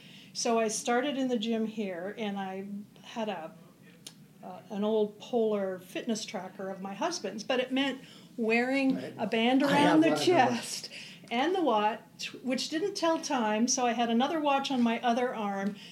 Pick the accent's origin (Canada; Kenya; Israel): Canada; also born or lived in Germany; now in United States; I originated in Canada, small town kind of thing, and eventually I started working for Hewlett-Packard there. They transferred me to Germany, where I lived for 6 years